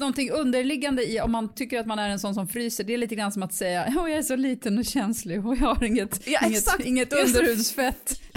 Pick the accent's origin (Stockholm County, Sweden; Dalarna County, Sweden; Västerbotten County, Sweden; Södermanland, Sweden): Stockholm County, Sweden; Bromma; jag är uppvuxen i Bromma